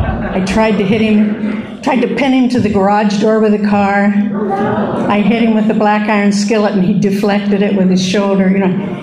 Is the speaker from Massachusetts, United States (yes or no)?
no; Los Angeles, California, United States; born there; I was born in Los Angeles in 1934.